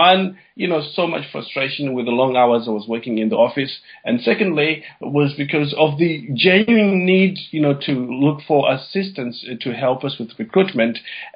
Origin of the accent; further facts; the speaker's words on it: Zimbabwe; moved away as an adult; now in United Kingdom; My dad and my mom were very entrepreneurial, and I'm originally from Zimbabwe. And when I came over to the UK, I went to university